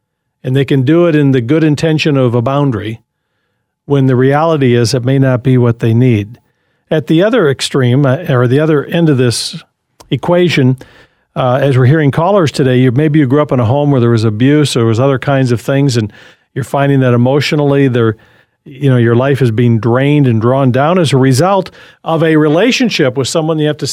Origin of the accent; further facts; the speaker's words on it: Michigan, United States; I grew up in Michigan, and the fences weren't as common in Michigan neighborhoods as they are in, let's say, Arizona neighborhoods.